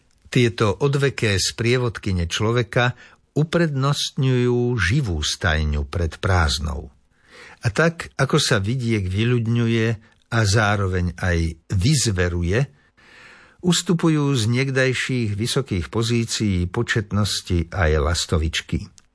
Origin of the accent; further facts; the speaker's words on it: Liptovské Revúce, Žilina Region, Slovakia; Rovnako si spomínam na detstvo, keď sa v mojej rodnej dedine Liptovské Revúce na konci prázdnin odoberalo toľko belorítok